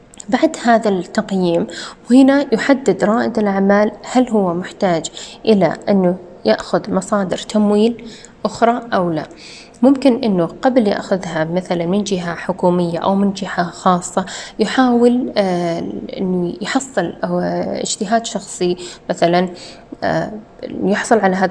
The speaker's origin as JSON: {"language": "Arabic", "country": "Saudi Arabia", "said": "الموجودة عندنا في المملكة العربية السعودية"}